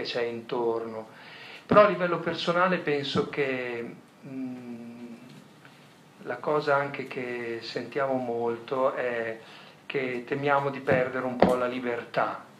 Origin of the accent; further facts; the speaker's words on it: Bologna, Emilia-Romagna, Italy; vengo da Bologna.